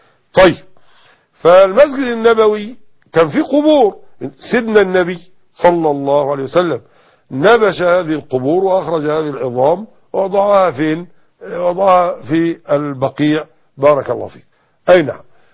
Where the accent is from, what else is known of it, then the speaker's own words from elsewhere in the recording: Egypt; فمثلا عندنا في مصر الآن الشمس تطلع مثلا الساعة كام؟